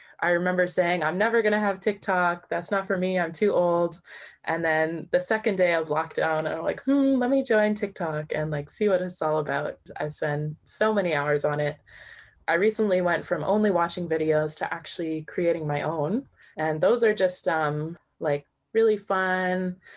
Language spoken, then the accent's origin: English; Tuktoyaktuk, Northwest Territories, Canada; now in Toronto, Canada; I am originally from Tuktayoktuk, but I live now in Toronto.